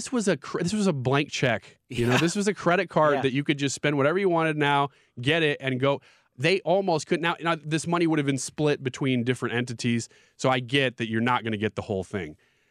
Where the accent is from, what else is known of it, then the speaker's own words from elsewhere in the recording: Illinois, United States; I'm not from St. Louis City. I'm from Illinois. I'm not even from the same state.